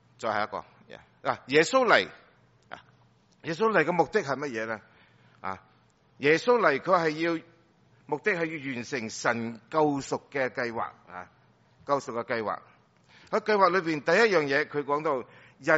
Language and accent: Cantonese; China; 但我哋中国人都唔好理佢乜滞嘅。